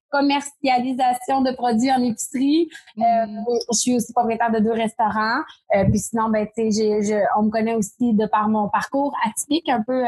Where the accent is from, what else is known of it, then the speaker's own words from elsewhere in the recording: Quebec City, Quebec, Canada; moi, je viens de Limoilou à Québec, un quartier défavorisé.